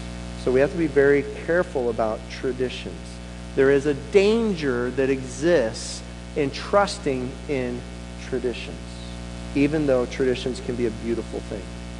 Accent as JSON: {"language": "English", "town": "Monmouth", "region": "Oregon", "country": "United States", "tie": "born or raised there", "said": "the tradition that I love is watching the annual parade in my hometown of Monmouth."}